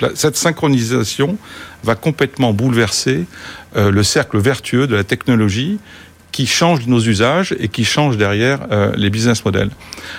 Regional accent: France; Je pense d'abord à mon pays, la France. Hein, je suis français

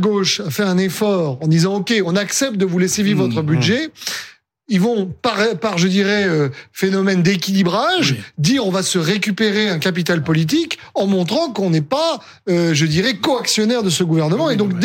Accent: south of France, France; et moi, je suis du Sud.

